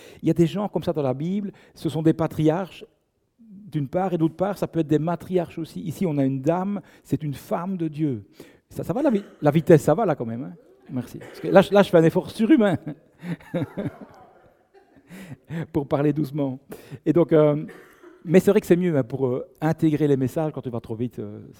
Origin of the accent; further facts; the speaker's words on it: Belgium; je suis belge.